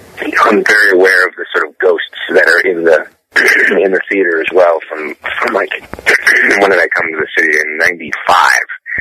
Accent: Green Bay, Wisconsin, United States; But, I'm from Green Bay

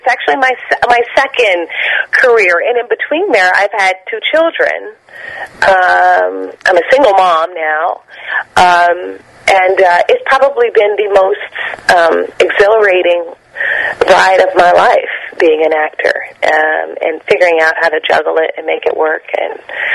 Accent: Nashville, Tennessee, United States; also born or lived in Mississippi, United States; I was born in Mississippi. I stayed there for a couple of years before I moved to Nashville, Tennessee.

